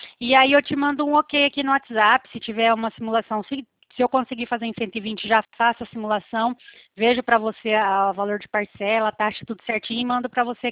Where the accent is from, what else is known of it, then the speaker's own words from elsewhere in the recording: Santo Inácio, Paraná, Brazil; now in Presidente Prudente, Brazil; Eu sou do Paraná, né? Eu moro atualmente Presidente Prudente, São Paulo, mas eu sou paranaense, mas aqui do interior, já na divisa do estado de São Paulo. Eu sou de Santo Inácio